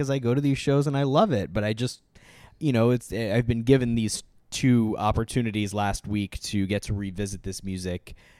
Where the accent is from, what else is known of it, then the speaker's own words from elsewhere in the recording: New York City, New York, United States; And for me, like growing up in New York City, I listened to … all the time in Central Park on my iPod.